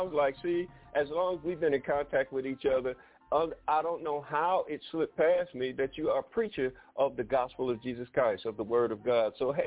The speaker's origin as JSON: {"language": "English", "town": "Detroit", "region": "Michigan", "country": "United States", "tie": "born or raised there", "said": "growing up in Detroit, I always learned that we have to be mindful"}